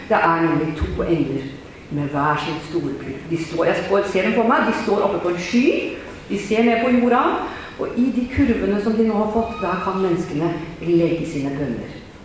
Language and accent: Norwegian; Nøtterøy, Vestfold, Norway; Og det var menighetshuset hjemme på Teile på Løtterøy der jeg har vokst opp.